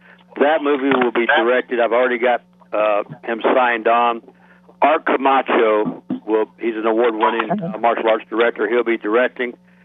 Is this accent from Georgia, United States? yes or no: yes; Calhoun, Georgia, United States; they were filming the movie The Trail of Tears in my hometown, Calhoun, Georgia, which starred … Jack Palance.